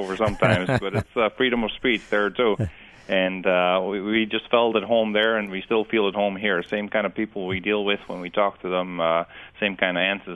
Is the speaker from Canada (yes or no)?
yes; Alberta, Canada; We would be about 3 hours northeast.